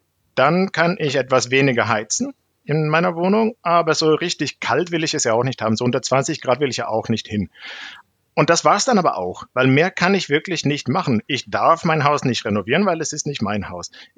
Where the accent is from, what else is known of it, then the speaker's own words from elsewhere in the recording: Sweden; Da gibt es zum Beispiel auch Studien dann aus meinem Heimatland Schweden, wo die CO2-Steuer die allerhöchste ist in der ganzen Welt